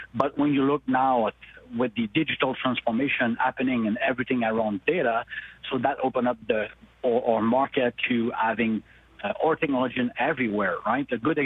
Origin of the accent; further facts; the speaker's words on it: Montreal, Quebec, Canada; I'm from Montreal.